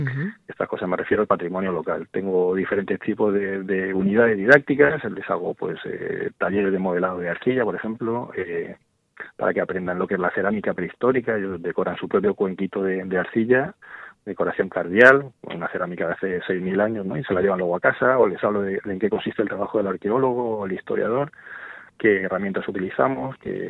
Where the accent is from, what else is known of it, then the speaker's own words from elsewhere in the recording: Aspe, Valencian Community, Spain; como yo soy de Aspe y tal, y eso es casi casi lo mejor, ¿no?